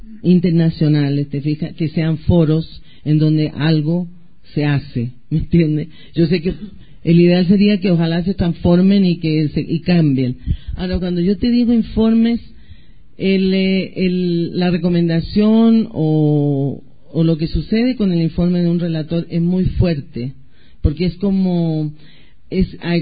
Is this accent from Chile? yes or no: yes; Chile; now in Europe; yo como chilena, refugiada en Europa